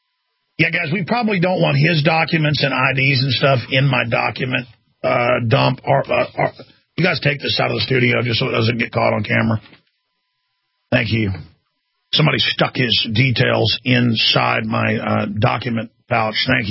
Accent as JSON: {"language": "English", "town": "San Francisco", "region": "California", "country": "United States", "said": "Well, I'm from San Francisco."}